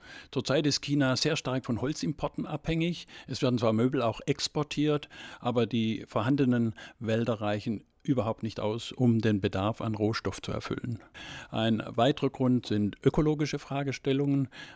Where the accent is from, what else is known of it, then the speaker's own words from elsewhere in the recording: Germany; Wir als Deutsche interessieren uns und was für Probleme habt ihr und wie versucht ihr Lösungen zu finden?